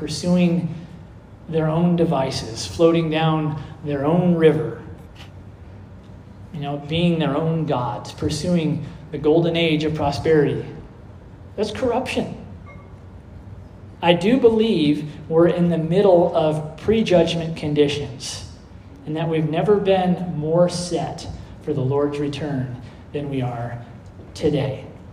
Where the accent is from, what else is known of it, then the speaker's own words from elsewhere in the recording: Oregon, United States; I grew up over in Oregon by Mount St. Helens